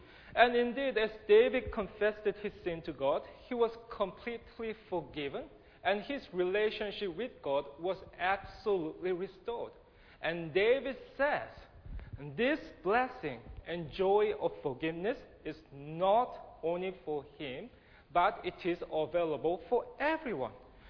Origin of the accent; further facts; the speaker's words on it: South Korea; now in Sydney, Australia; I'm from Korea, you probably noticed that.